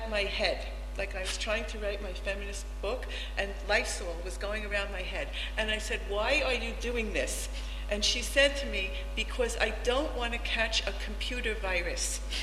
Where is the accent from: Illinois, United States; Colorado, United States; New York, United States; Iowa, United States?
New York, United States; Queens; And, you know, I'm from Queens, and I'm not very at home with cows and mountains.